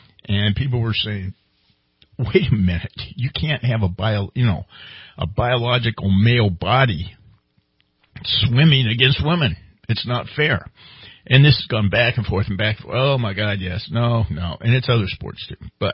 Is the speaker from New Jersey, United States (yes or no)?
yes; New Jersey, United States; I'm from Jersey.